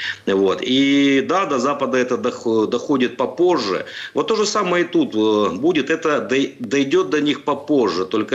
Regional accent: Donetsk, Donetsk Oblast, Ukraine; А более 9 лет Донецк, мой родной город.

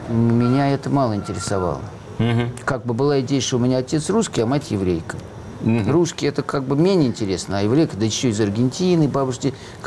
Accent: Moscow, Russia; я, когда рос в Москве, в Советском Союзе, учился в школе, в университете

